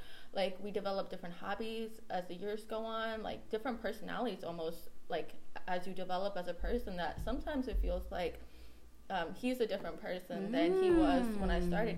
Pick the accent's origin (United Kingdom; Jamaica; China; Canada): China; now in United States; Like I'm from China, but yeah, I'm American, like that kind of situation.